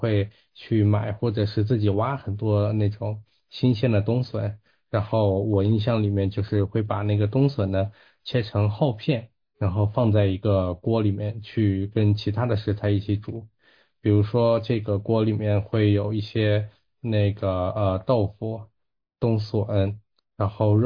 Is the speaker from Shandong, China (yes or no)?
no; Qiandao Lake, Zhejiang, China; 我的家乡千岛湖其实鱼非常的出名